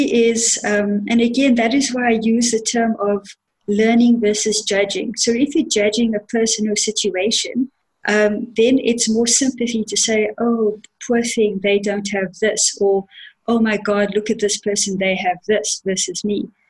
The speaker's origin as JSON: {"language": "English", "country": "South Africa", "said": "And if I take away all my assumptions of what Indian people, and I'm Indian, of what Indian people are supposed to be like versus black South Africans"}